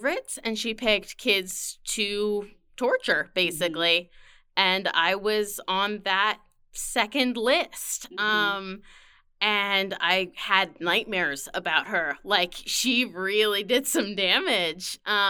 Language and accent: English; Ashland, Oregon, United States; Yeah, I grew up in Ashland, Oregon.